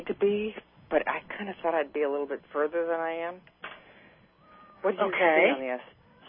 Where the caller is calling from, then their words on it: Laguna Niguel, California, United States; Laguna Niguel, California.